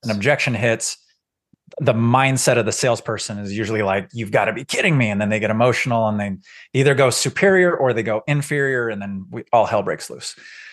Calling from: Fort Collins, Colorado, United States; I'm in Northern Colorado. So I'm up in Fort Collins.

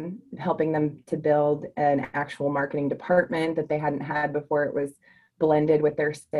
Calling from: Cuyahoga Falls, Ohio, United States; Cuyahoga Falls, Ohio.

